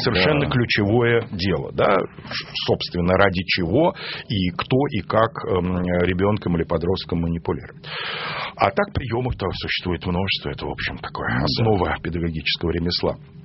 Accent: Moscow, Russia; рос на Усачевке у метро Спортивный, старый Московский район

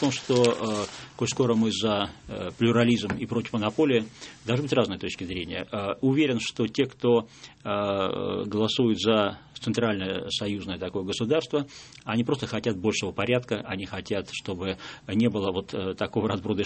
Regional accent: Saint Petersburg, Russia; мой родной город одно время называли бандитский Петербург.

